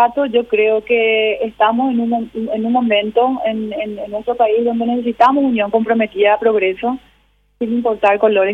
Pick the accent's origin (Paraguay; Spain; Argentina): Paraguay; yo por lo menos como mujer y como paraguaya, como mamá